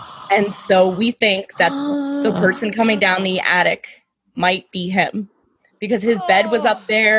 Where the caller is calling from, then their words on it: Harrisburg, Pennsylvania, United States; Pennsylvania, Harrisburg.